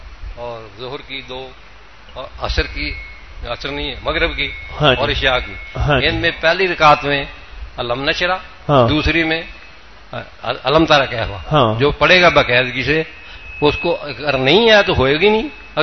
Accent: Bhavnagar, Gujarat, India; ہمارا ضلع بھاو نگر ہے, وہاں کا پانی جو ہے نا اندر نیچے کا, وہ پیتے ہیں نا بیمار ہو جاتے ہیں اس بیماری سے.

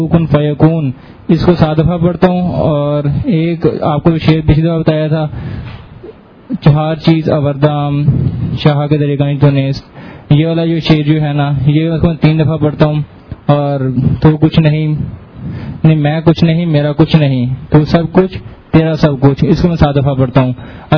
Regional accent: Lahore, Punjab, Pakistan; لاہور سے ہوں

